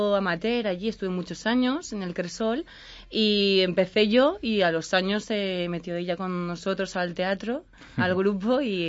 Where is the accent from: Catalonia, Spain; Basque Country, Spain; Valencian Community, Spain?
Valencian Community, Spain; Castellón; No, soy de Castellón, de la Comunidad Valenciana.